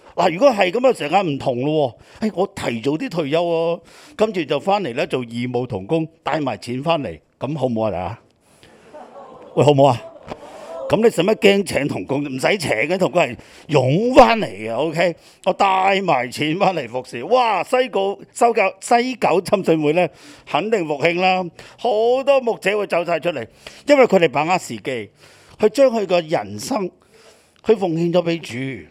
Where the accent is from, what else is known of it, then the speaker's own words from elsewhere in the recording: Hong Kong; 其实我哋香港人咧数算日子系好叻嘅。